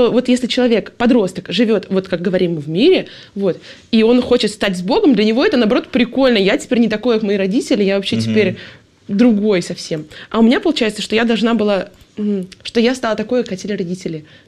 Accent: Saint Petersburg, Russia; Да, очень странно, но я из Питера. Большинство в Питере не из Питера, но как-то так сложилось, что я из Питера. Вот, значит, я родилась в семье верующих родителей, в семье баптистов.

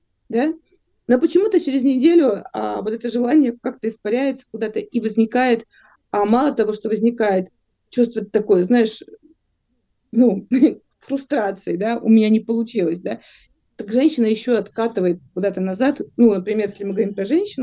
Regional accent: Vinnytsia, Vinnytsia Oblast, Ukraine; Послушай, я из Винницы, это маленький городок провинциальный

